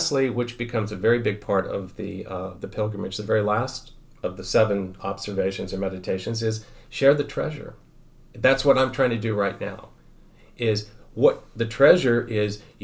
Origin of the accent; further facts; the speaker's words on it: Kansas City, United States; I grew up in Kansas City, so I kind of understand how she might have felt.